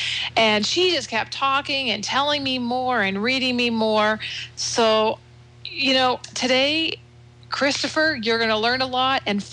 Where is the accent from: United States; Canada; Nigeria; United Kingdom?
Canada; I'm Canadian. I'm proud of it.